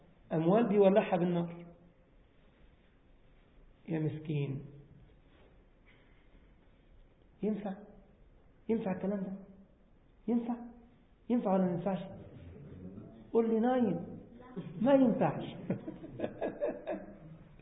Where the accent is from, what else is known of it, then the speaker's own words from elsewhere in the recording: Egypt; مستشفى اسمها الدمرداش في العباسية عندنا في مصر في قسم الجراحة